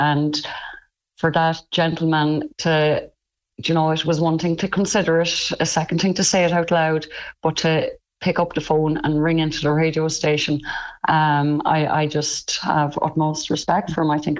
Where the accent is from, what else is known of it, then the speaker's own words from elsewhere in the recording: Trim, County Meath, Ireland; now in Kerry, Ireland; I'm from Trim. … live in Trim